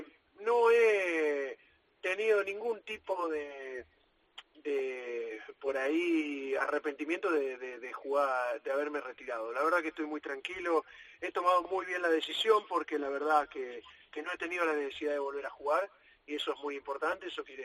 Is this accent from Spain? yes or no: no; Argentina; tranquilo, acá en mi país, disfrutándolo por ahora